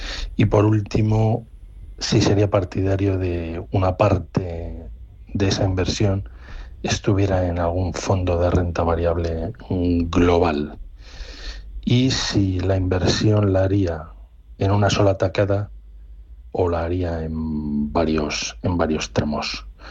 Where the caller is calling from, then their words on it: Madrid, Community of Madrid, Spain; de Madrid.